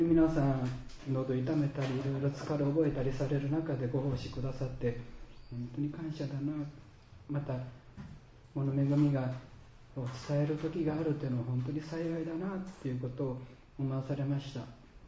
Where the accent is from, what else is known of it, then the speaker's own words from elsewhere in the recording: Takatsuki, Osaka, Japan; 特に震源地が高槻という私の実家の本当に近くなので